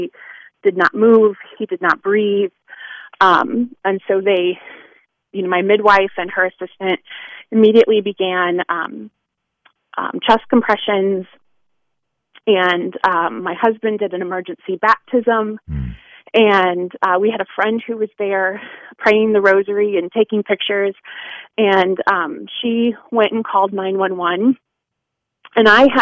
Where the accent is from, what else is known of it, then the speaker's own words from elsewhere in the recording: Illinois, United States; I grew up in Central Illinois, and that's where Fulton Sheen was born and raised, right?